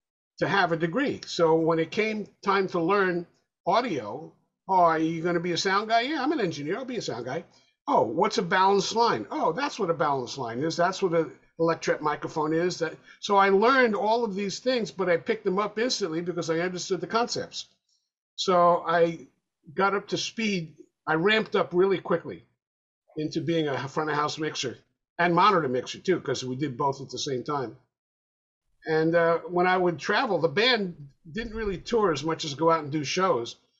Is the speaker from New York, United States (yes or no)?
yes; White Plains, New York, United States; also born or lived in Bronx / Manhattan; New York. Born in the Bronx, raised in White Plains. Then I moved to Manhattan after college and stayed there for 5 years.